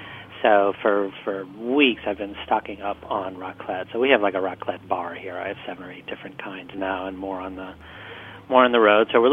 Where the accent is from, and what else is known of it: Midwest, United States; born or raised there